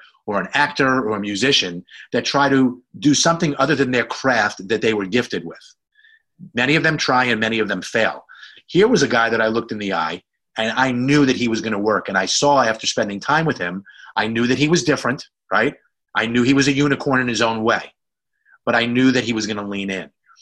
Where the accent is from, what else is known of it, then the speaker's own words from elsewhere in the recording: New York, United States; And I try to say it in a nice way, but of course, as a New Yorker, it doesn't come out the right way sometimes.